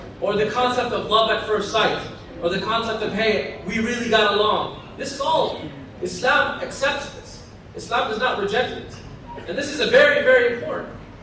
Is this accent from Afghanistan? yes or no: yes; Afghanistan; And then, you know, we're from Afghanistan, so their marriage at one point was a marriage of security